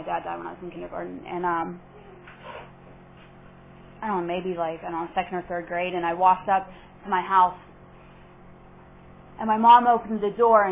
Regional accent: Bethel Park, Pennsylvania, United States; So I'm from Pittsburgh, and I'm from a suburb outside of Pittsburgh. It's called Bethel Park.

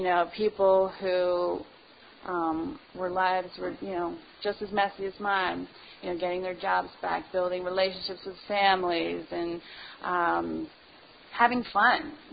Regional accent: New Jersey, United States; now in State College, United States; I moved away, I left, I grew up in Jersey, and I moved here to State College

